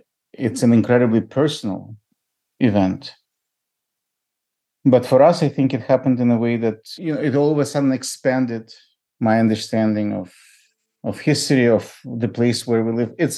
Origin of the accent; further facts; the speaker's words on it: Ukraine; I mean, I'm from Ukraine originally